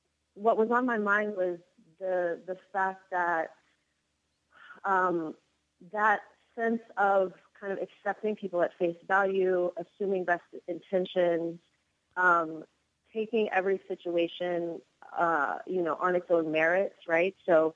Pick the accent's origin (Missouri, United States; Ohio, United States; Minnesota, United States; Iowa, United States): Ohio, United States; Cincinnati; now in Oakland, United States; I'm born and raised in Cincinnati, Ohio, live in Oakland, California now.